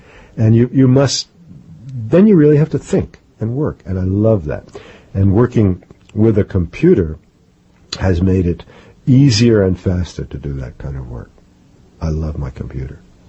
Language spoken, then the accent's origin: English; New York, United States; now in Mexico; I'm here in New York. It's exciting for me. It's my hometown. I was born and brought up here. Now I live in the mountains of Mexico.